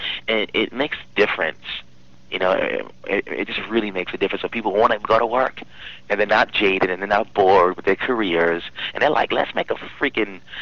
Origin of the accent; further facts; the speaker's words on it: Bronx, New York, United States; I grew up in the Bronx. and I don't know if any of you guys know about the Bronx, but the part of the Bronx that I grew up, it's called White Plains Road. And it's known to people of the Bronx, the residents of the Bronx, as Little Jamaica.